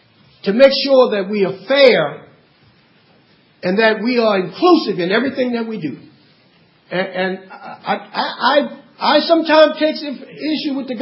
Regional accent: the South, United States; born there; I was born in the South, Mr. Controller, and I saw discrimination.

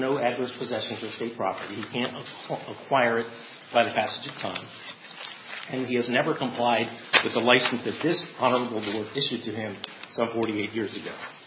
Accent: Annapolis, Maryland, United States; I grew up in Annapolis. I was a child when, childish when all this was going on.

